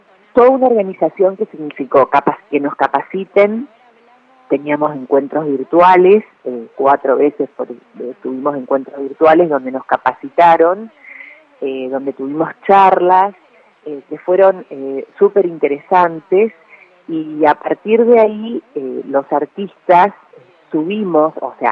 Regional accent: Paso de los Libres, Corrientes, Argentina; Somos dos artistas de Paso de los Libres.

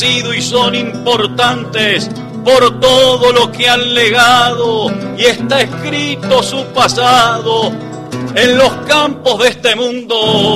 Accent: San Agustín, Buenos Aires, Argentina; also born or lived in Balcarce, Argentina; Yo nací en la ciudad de Balcarce, pero muy cerquita de Balcarce, a 25 kilómetros. Hay una pequeña localidad que se llama San Agustín. Y ahí pasé, de ahí es mi mamá. Y ahí pasé gran parte de mi infancia en el campo.

